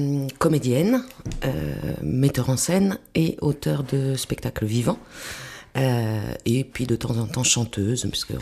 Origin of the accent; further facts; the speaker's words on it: Île-de-France, France; Et puis je me suis redirigée vers ma campagne, puisque j'ai grandi dans les Yvelines, dans le fin fond des Yvelines, pas très loin de Dreux. Et je me suis installée à côté de Dreux.